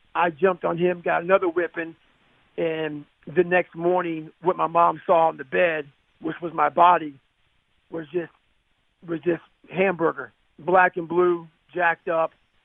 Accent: Brazil, Indiana, United States; also born or lived in Annapolis, Indiana; I moved from Brazil, Indiana, to Annapolis, Indiana. And now I'm in high school.

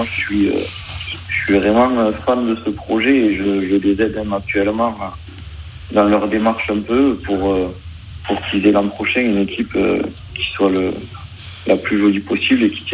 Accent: Occitanie, France; les couleurs de ma région d'origine, qui est Midi-Pyrénées

